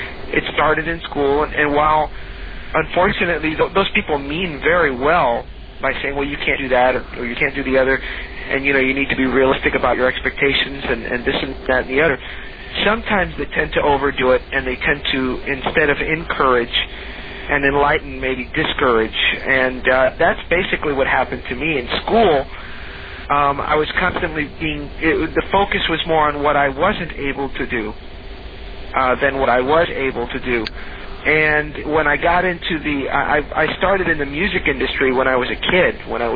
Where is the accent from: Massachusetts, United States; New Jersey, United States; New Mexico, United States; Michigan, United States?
Michigan, United States; also born or lived in Atlanta, Georgia; I was born in Atlanta in 67, and then we moved to Michigan, to Michigan School for the Blind, which is where I received all my quote-unquote blind